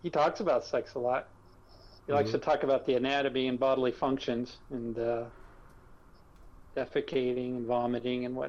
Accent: United States; I know you grew up in England, I grew up in America, but we're in the same generation, Generation X.

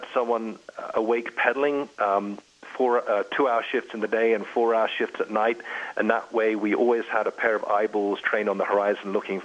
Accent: England, United Kingdom; Even like the idea of being English, I'm an Englishman.

